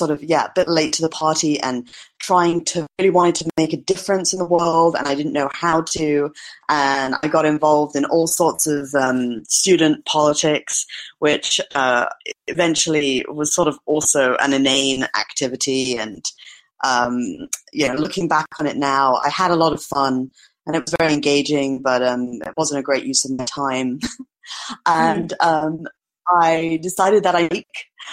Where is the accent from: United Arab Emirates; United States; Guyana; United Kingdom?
United Arab Emirates; Dubai; moved away as an adult; I was born and brought up in the Middle East. My mother's British, my father's Emirati. And I went to school in Dubai. And then when I reached the age of 18, I went back to the UK for university.